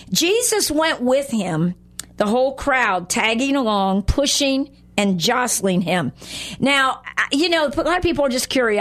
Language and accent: English; Indiana, United States; also born or lived in Central America; The church I grew up in Indiana, and then actually as a missionary's child in Central America